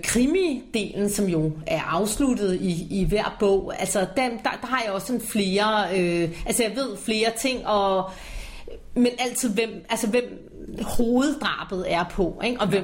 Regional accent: Copenhagen, Capital Region of Denmark, Denmark; also born or lived in Ringkøbing; hvor jeg selv er født, men kun født. Jeg er opvokset i København.

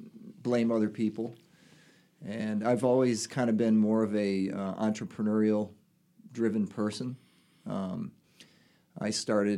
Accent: Michigan, United States; also born or lived in New Jersey; Anyway, I'm originally from Michigan. Moved around a little bit to New Jersey and did personal training out there for many years

